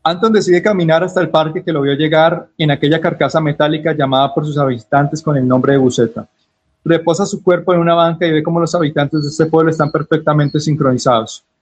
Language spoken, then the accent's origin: Spanish; Ovejas, Sucre, Colombia; Un abrazo y un honor haber representado a mi pueblo Oveja Sucre en este bello espacio